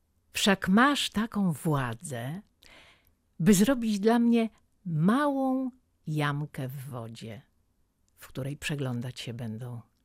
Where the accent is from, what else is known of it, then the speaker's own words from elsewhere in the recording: Gryfów Śląski, Lower Silesian Voivodeship, Poland; ja urodziłam się w miasteczku, w którym był ciężki przemysł. Ten Gryfów Śląski otoczony był fabrykami.